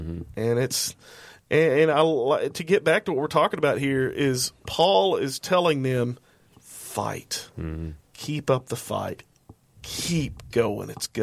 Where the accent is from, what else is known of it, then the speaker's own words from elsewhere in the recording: Arkadelphia, Arkansas, United States; I grew up in Arkadelphia, Arkansas, southwest Arkansas.